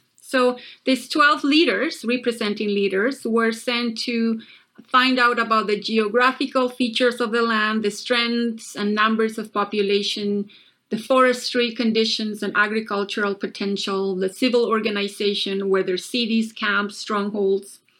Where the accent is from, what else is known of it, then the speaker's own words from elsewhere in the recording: Bolivia; English is a second language; now in Canada; I'm originally from Bolivia, and my mom and I have had a very close relationship all our lives. During the 17 years of being in Canada